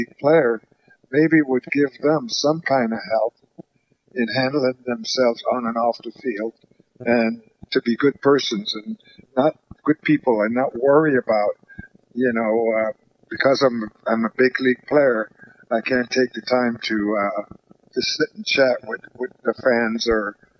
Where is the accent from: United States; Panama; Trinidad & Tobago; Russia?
Panama; as a kid growing up in Panama, I used to listen